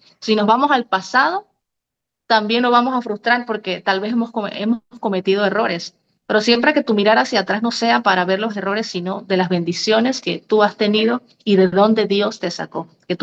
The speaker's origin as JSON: {"language": "Spanish", "country": "Panama", "said": "recibo mi correo que había ganado una beca para estudiar por 2 años en mi país. pero inglés, en una de las mejores universidades, en la segunda universidad aquí en Panamá."}